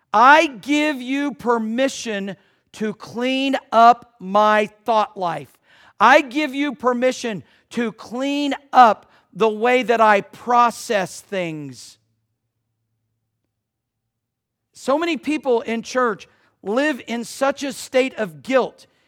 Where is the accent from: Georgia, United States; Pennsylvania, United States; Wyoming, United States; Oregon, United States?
Georgia, United States; I know I grew up in Georgia drinking all kinds of lead and everything else, and I'm fine.